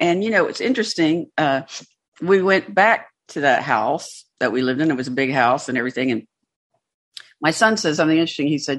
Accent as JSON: {"language": "English", "region": "the South", "country": "United States", "said": "I'm from the South."}